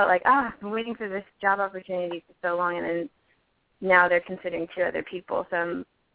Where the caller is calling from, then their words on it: New York City, New York, United States; I'm calling in from New York City.